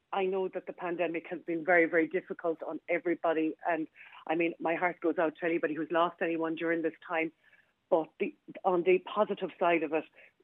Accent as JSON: {"language": "English", "country": "Ireland", "said": "We're Irish. We're really good at it."}